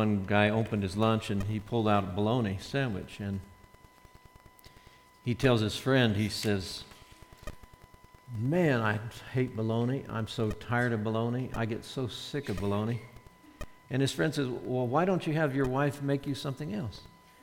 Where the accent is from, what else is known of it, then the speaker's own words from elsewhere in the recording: Nebraska, United States; also born or lived in Alabama; I grew up in Nebraska, but I lived 29 years in Alabama, so anyway, I got spoiled.